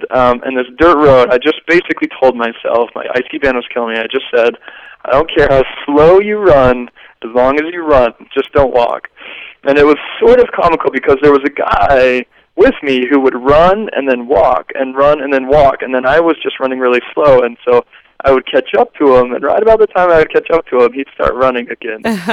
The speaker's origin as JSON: {"language": "English", "town": "Las Vegas", "region": "Nevada", "country": "United States", "tie": "born or raised there", "said": "You know, I grew up in Vegas."}